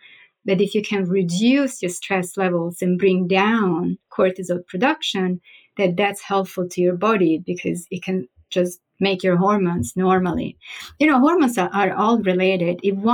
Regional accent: Florence, Tuscany, Italy; So I'm from Florence in Italy.

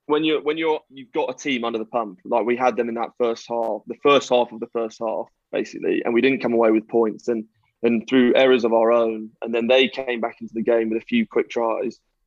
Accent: Scotland, United Kingdom; born there; I'm more English than half the Quins squad. I was born in Scotland and I have Scottish heritage.

